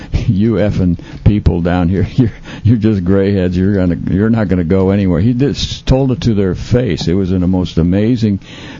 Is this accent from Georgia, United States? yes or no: no; Sarasota, Florida, United States; I'm not from Manatee. I'm from Sarasota. I know quite a bit about that.